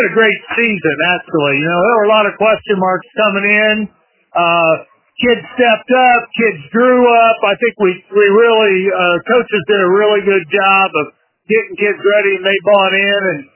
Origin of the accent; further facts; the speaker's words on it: Rochdale, Indiana, United States; also born or lived in Tipton; So we lived in Tipton for 5 years when I was little, and then moved to Rochdale, Indiana, and I lived there through high school